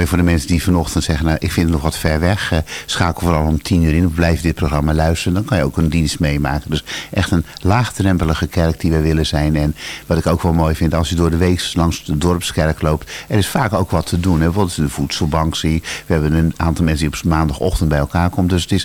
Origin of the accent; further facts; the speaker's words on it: Berkel en Rodenrijs, South Holland, Netherlands; Wij komen zelf uit Berkel en Roderijs, wat qua ligging iets anders is als Bergzoek.